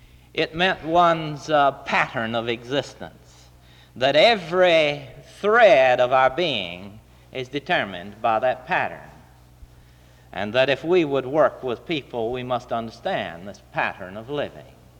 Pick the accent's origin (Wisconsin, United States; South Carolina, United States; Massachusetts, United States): South Carolina, United States; I grew up in South Carolina, later moved to North Carolina, to Kannapolis, where I learned to be a weaver